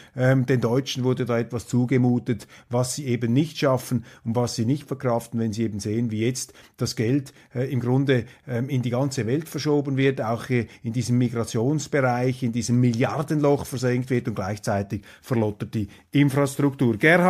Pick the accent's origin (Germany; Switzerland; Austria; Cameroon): Switzerland; dann sehnt man sich vielleicht auch als Schweizer geradezu einen Politiker von diesem Schlag noch herbei.